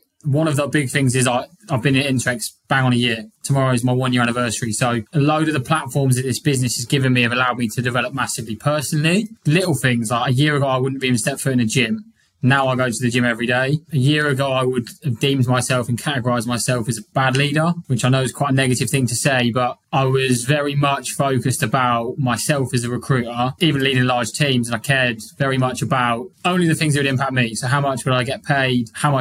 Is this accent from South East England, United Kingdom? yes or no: no; Salisbury, South West England, United Kingdom; moved away as an adult; also born or lived in Surrey; now in New York, United States; I actually grew up in Salisbury, which is near Stonehenge. It's like a traditional farmland south of England. Then I moved up towards Surrey, so like South London, where I was until January of this year.